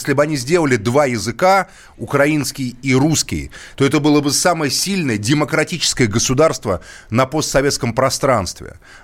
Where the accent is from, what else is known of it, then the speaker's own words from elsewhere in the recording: Moscow, Russia; я сам русский там парень. Понимаете, потому что … но что мне себя звать украинца, когда я коренной москвич там в нескольких поколениях.